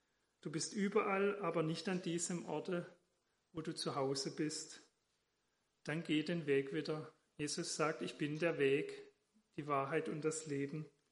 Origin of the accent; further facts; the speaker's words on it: Baden-Württemberg, Germany; und auch hier Schwäbische Alb, oder wo ich groß geworden bin, in den Rand vom Schwarzwald, wo ich und meine Eltern lange lebten.